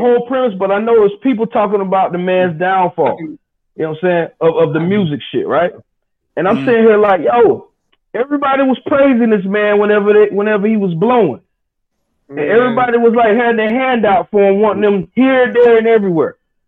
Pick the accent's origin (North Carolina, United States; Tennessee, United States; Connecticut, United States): North Carolina, United States; Raeford; Rayford, Bucktown, Hoke World, however you want to call it, my hometown.